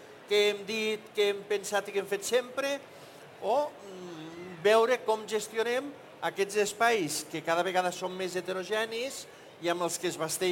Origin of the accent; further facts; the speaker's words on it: La Seu d'Urgell, Catalonia, Spain; jo sóc de la Seu, passa a la Seu